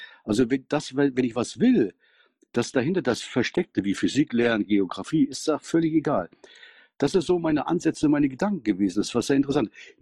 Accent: Germany; ist 12, bin ich aus Deutschland. Ist natürlich etwas sehr schärfer hier und hatte auch schon mit Schulamt Kontakt gehabt

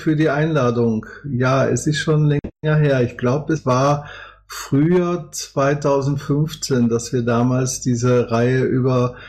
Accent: Gelsenkirchen, North Rhine-Westphalia, Germany; moved away as an adult; also born or lived in Austria; Ich bin 1960 geboren in Gelsenkirchen, Horst, so da, wo ich jetzt wieder wohne. Bin 78 habe ich das Zuhause verlassen und 88 bin ich von Deutschland weggegangen. Erst war ich in Indien

